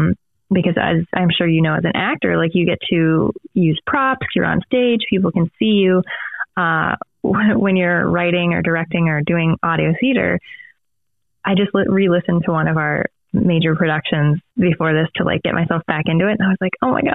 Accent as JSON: {"language": "English", "region": "Pennsylvania", "country": "United States", "tie": "born or raised there", "also_born_or_lived": "West Virginia", "said": "So I am from Pennsylvania, originally born in West Virginia, but lived in Pennsylvania pretty much my whole life."}